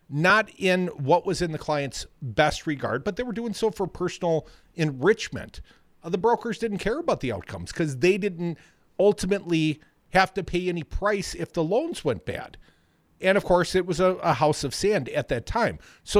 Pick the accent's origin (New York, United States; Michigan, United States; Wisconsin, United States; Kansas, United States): Wisconsin, United States; Madison; In my hometown here in Madison, your hometown